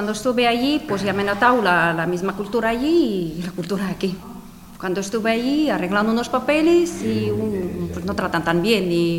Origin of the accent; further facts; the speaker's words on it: Ukraine; Spanish is a second language; now in Irún, Spain; soy de Ucrania.